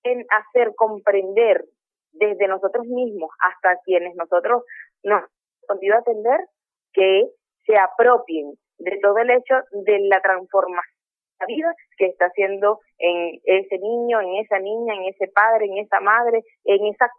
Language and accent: Spanish; Venezuela; nosotros como venezolanos